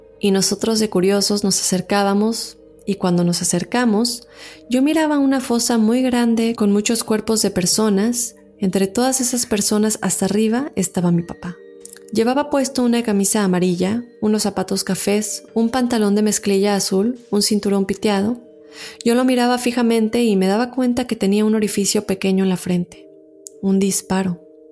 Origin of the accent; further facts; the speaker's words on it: Veracruz, Mexico; now in Austin, United States; Soy originaria de Veracruz, México. Actualmente radico en Austin, Texas, desde donde te escucho.